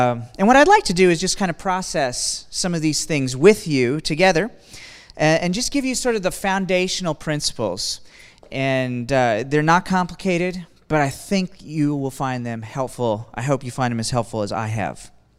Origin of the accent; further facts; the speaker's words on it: Kansas, United States; moved away; also born or lived in Ohio; originally from Kansas, and then about 12 or 13 years ago, I don't quite remember now, my wife and I moved from Kansas to northeastern Ohio, just down the road from you guys in Fredericksburg, Ohio